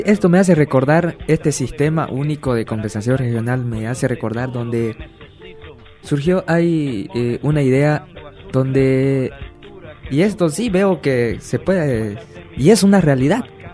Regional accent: Santa Ana, Santa Cruz, Bolivia; soy chiquitano igual, en la provincia de Velasco, en el cantón Santa Ana, mi familia, mi pueblo querido, con cultura viva hoy en día, todavía se vive.

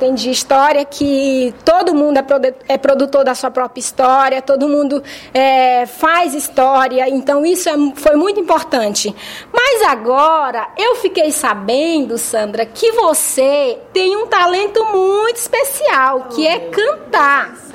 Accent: Carolina, Maranhão, Brazil; Eu sou natural de Carolina, Maranhão.

